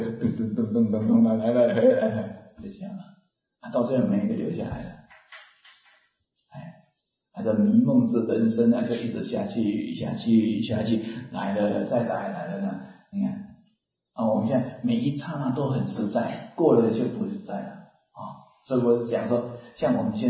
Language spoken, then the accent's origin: Chinese; Wuri, Taichung, Taiwan; born there; 我经过乌日啊，我小时候是在乌日出生的。